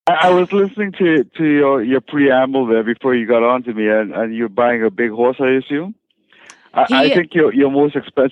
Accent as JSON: {"language": "English", "country": "Trinidad & Tobago", "said": "I'm from Trinidad originally."}